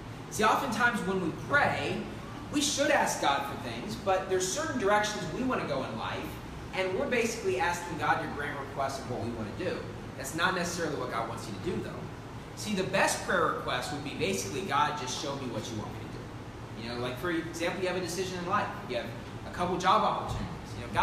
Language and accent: English; West Virginia, United States; now in Philippines; But I'll tell you what, where I grew up in West Virginia, it's known as the mountain state.